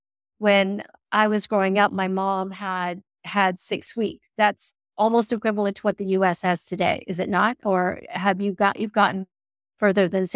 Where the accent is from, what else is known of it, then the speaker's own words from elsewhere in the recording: Canada; And this is me talking as a Canadian.